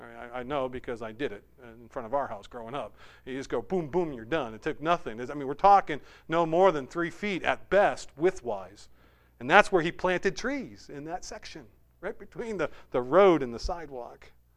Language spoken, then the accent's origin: English; Manchester, North West England, United Kingdom; Many of you know that I grew up in Manchester.